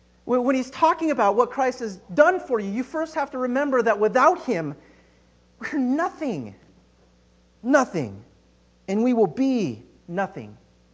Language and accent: English; Grass Valley, California, United States; The church I grew up with in Grass Valley, we were a small congregation.